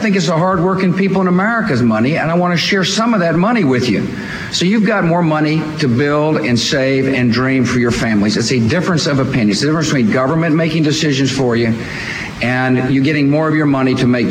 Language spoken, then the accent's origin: English; Texas, United States; I mean, I fully recognize I'm not of Washington. I'm from Texas.